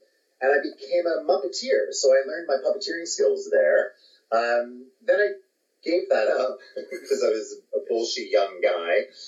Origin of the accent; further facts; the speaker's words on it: Montreal, Quebec, Canada; who's actually from my hometown, Montreal.